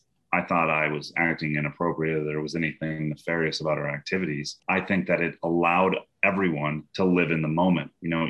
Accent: Minnesota, United States; Yeah, absolutely. I grew up sailing in Minnesota.

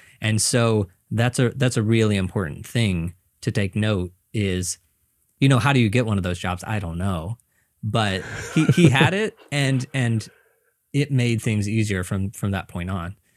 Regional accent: Missouri, United States; now in New York, United States; But when I first moved to New York, so I'm originally from Missouri.

